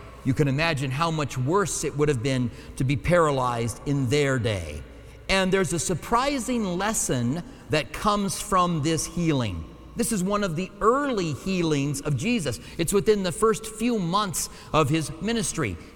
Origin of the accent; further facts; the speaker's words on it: Minnesota, United States; accent: Minnesota; That's my Minnesota accent, by the way.